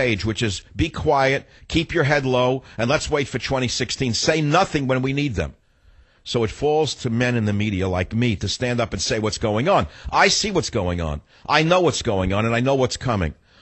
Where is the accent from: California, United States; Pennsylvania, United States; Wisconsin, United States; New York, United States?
California, United States; San Francisco; So when I saw the riots over the weekend in my hometown, San Francisco, Berkeley, I said, they're not acting alone.